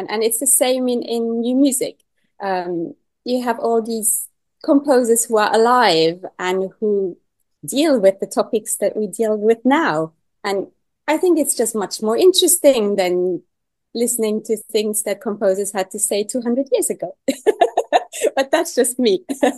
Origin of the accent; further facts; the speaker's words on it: Luxembourg; English is a second language; moved away as an adult; now in London, United Kingdom; I was hiding in London, but I am from Luxembourg originally.